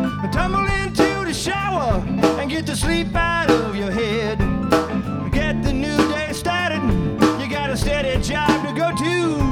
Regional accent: Mason City, Iowa, United States; No, I grew up in Mason City.

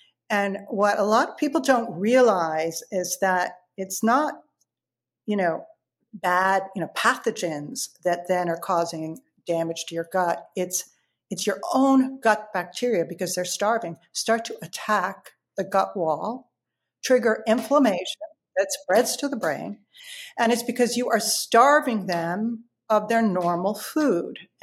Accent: Ireland; I grew up in Ireland

